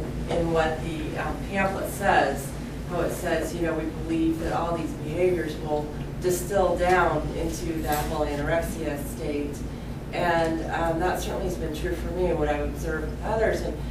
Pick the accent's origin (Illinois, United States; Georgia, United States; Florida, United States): Florida, United States; I'm from Florida.